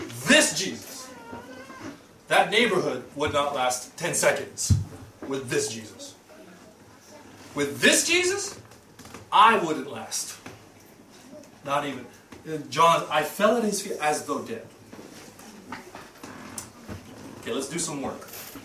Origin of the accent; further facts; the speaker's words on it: Los Angeles, California, United States; So yeah, I grew up in Los Angeles, and I never lived in one place for more than 4 years.